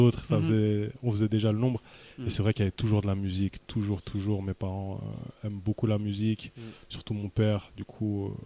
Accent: Geneva, Switzerland; Je viens de Genève, artiste

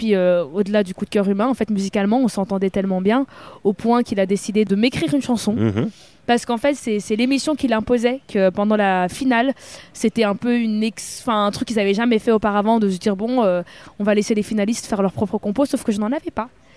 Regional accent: Flanders, Belgium; Et donc, moi, c'est vrai que j'ai grandi en région flamande. Voilà. Donc, je parle parfaitement le néerlandais comme le français.

